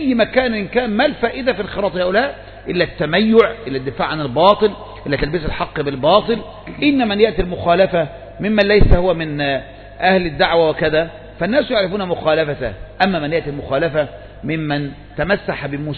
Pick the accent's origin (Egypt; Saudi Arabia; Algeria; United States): Egypt; ولهذا ما كان يتخيل مثلا عندنا في مصر، كان يتخيل أن واحد مثلا ينتبه للدعوة السلفية وقد أطلق لحية وقصر ثوبه